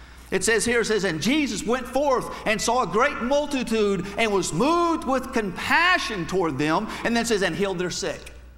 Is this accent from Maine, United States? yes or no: no; Florida, United States; I grew up in North Florida, just a small redneck type Southern Baptist community.